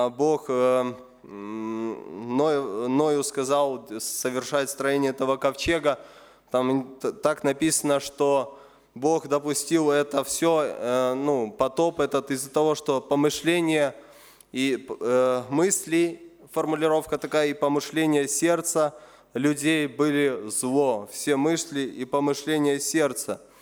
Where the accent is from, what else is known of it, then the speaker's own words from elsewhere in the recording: Ukraine; moved away as an adult; now in Belarus; Я и 18 лет приехал в Беларусь, сам я с Украины.